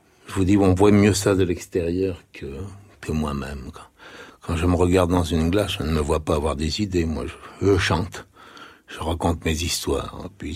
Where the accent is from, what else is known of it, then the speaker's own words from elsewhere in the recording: Sète, Occitanie, France; born there; Oui, vous savez, ma mère était italienne. Et mon père venait d'un pays qui s'appelle Castelnaudary. Alors, je suis né à Sète par accident, j'aime beaucoup Sète.